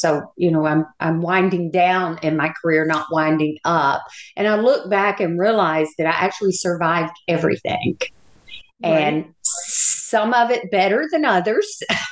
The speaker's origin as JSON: {"language": "English", "region": "the South", "country": "United States", "said": "I'm from the South, if you haven't already been able to pick up on that."}